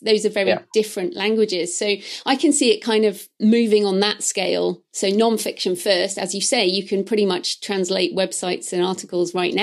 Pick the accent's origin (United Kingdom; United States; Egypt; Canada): United Kingdom; because I'm British, and obviously British people are terrible at languages.